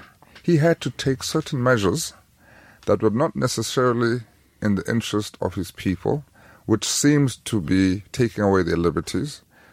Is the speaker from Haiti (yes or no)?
no; South Africa; first language Xhosa; English is a second language; The official language of Wakanda is Xhosa, which is my native language.